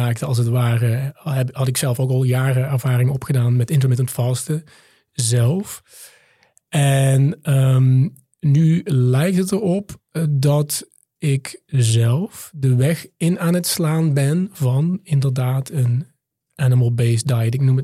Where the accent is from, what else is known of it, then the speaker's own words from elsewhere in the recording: Limburg, Netherlands; also born or lived in South Africa; Ik ben half Nederlander, half Zuid-Afrikaan. Ik ben in Limburg op het platteland opgegroeid, in het ouderlijk huis van mijn moeder.